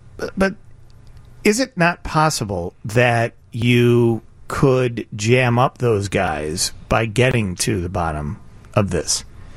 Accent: Chicago, Illinois, United States; as a Chicagoan who's incredibly frustrated by this entire case

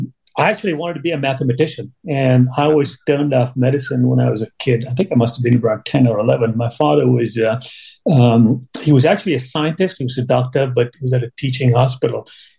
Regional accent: India; just growing up in India back in the 80s, I actually wanted to be

